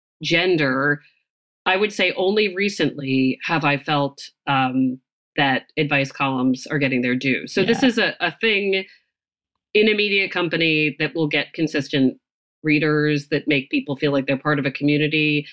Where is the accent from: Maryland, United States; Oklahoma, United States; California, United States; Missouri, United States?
Maryland, United States; now in Boston, United States; But I am originally basically from Maryland and moved to Boston and have been in Boston so long that I am starting to think like a Boston person, whatever that means.